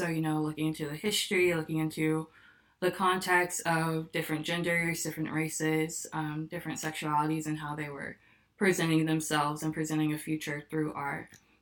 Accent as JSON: {"language": "English", "region": "North Carolina", "country": "United States", "lives_now": "Chicago, United States", "said": "I am from North Carolina, living in Chicago for a few years now."}